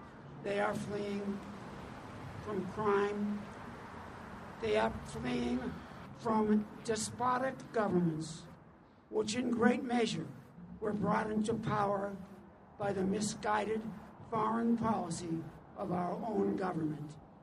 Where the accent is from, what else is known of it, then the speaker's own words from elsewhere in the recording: United States; Not only am I the son of immigrants, I am a dreamer. When I was a young boy growing up in America in the 1940s and the 1950s, I enjoyed the American dream.